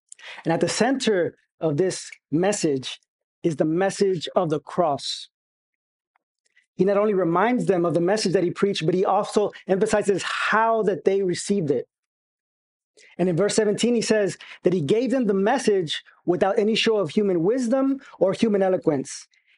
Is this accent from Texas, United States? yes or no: yes; Pearland, Texas, United States; And as he shared, I'm from Pearland.